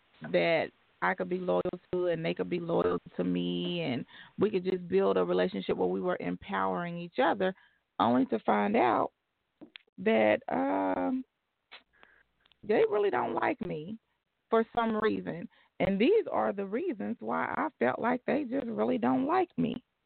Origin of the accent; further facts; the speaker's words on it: Indiana, United States; Thank you. I'm from Indiana. Right next door.